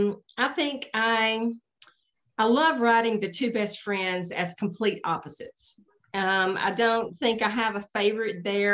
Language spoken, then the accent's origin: English; Alabama, United States; it is kind of patterned after my version of my hometown in North Alabama, just a small town.